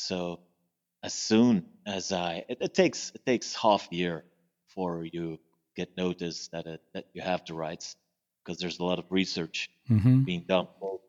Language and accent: English; Bruges, Flanders, Belgium; But I decided to do it in Bruges, and I gave a press conference. That's my hometown.